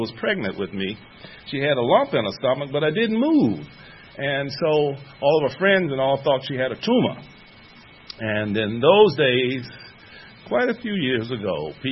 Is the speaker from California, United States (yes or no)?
no; Georgia, United States; I was born here in Georgia.